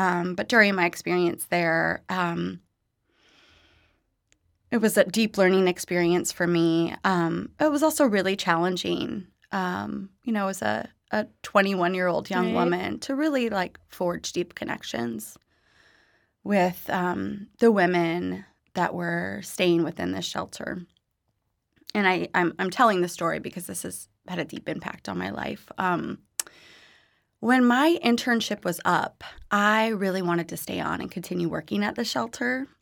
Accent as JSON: {"language": "English", "town": "St. Louis", "region": "Missouri", "country": "United States", "tie": "born or raised there", "said": "So I grew up in St. Louis, Missouri, in an area called University City, which is down the street from Wash U"}